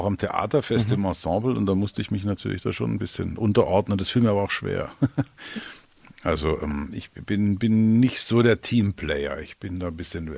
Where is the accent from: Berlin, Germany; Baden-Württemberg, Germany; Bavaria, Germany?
Baden-Württemberg, Germany; Stuttgart; accent: Swabian; Schwäbisch, ich komme aus Stuttgart.